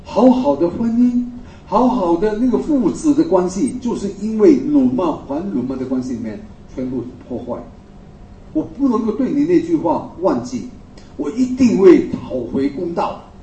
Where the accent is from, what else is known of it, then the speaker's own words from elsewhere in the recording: Chaozhou, Guangdong, China; 我记得我是潮州人啊